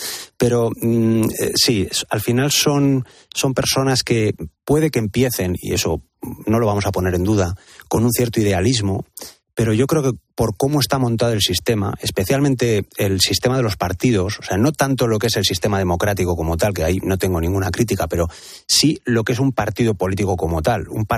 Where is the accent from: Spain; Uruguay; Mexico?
Spain; Valladolid, Castile and León; born there; now in Madrid, Spain; Yo soy un enamorado de Madrid, nací en Valladolid y me vine a vivir aquí hace 25 años y vivo aquí porque me gusta y porque adoro esta ciudad.